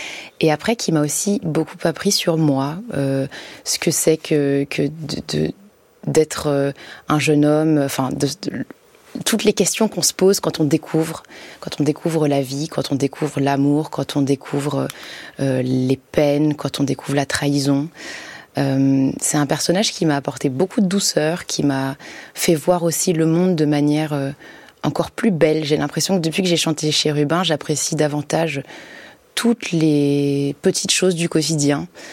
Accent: Paris, Île-de-France, France; Donc en tant que Parisienne, en plus

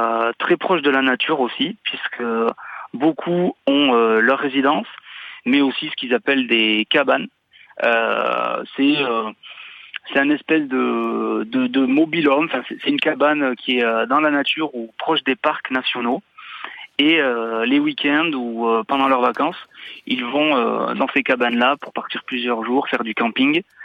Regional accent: Nouvelle-Aquitaine, France; puisque je suis du Pays Basque et mon ami de la Bretagne, on est très attaché au Grand Ouest

